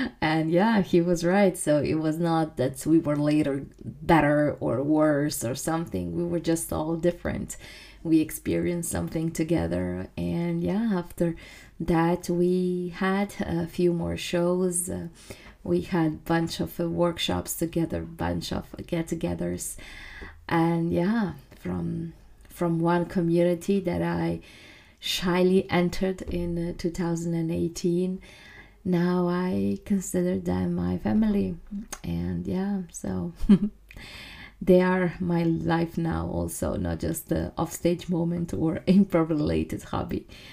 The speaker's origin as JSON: {"language": "English", "country": "Croatia", "said": "since I'm coming from Croatia, and not only from Croatia, but from an island in Croatia, I always had this part of beach and leave me alone part every single summer"}